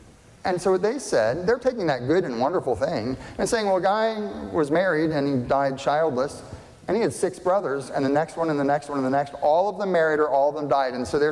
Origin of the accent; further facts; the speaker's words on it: Northeast, United States; I come from the Northeast, I can do bad attitude all day.